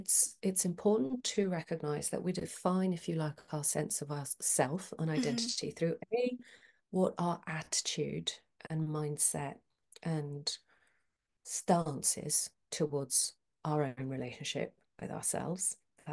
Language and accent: English; Athens, Attica, Greece; English is a second language; moved away as an adult; now in United Kingdom; So, for example, I'm actually Greek. So I was born and bred in Athens. My family are all there. I've lived in the UK for 30 years